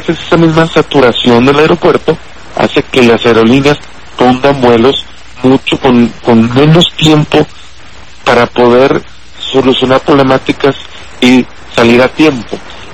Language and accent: Spanish; Monterrey, Nuevo León, Mexico; yo soy de Monterrey. Monterrey, México, México, Monterrey.